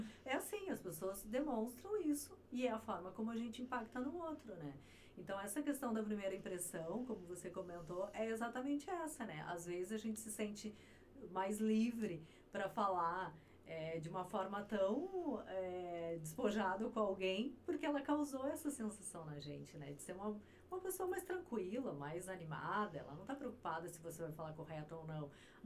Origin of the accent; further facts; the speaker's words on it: Alegrete, Rio Grande do Sul, Brazil; eu sou natural de Alegrete, sou do interior. Então eu vim de lá com o meu sotaque.